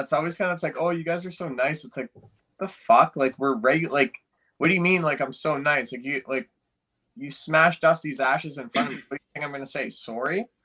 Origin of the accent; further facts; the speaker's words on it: Vancouver, British Columbia, Canada; oh, like, we're from Canada.